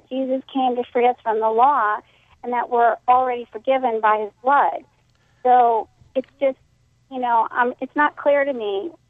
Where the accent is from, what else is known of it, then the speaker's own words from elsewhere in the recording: New York, United States; Like, I was raised Jewish, conservative Judaism. I actually feel very connected with you because I grew up on Long Island also.